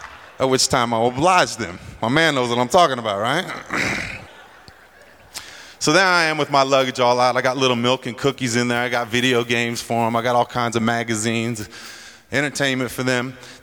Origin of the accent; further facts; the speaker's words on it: San Francisco, California, United States; I come from San Francisco.